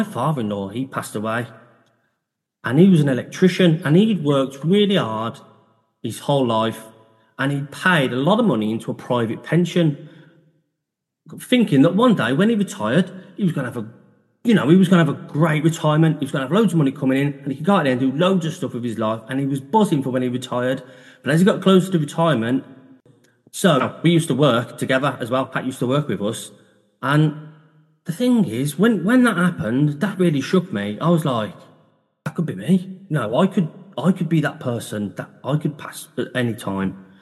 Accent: Birmingham, West Midlands, United Kingdom; I had a good building company, and I'm from Birmingham.

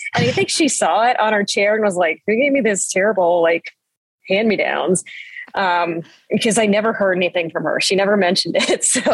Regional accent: United States; my hometown, which is here. And this is also where my aunt's house was.

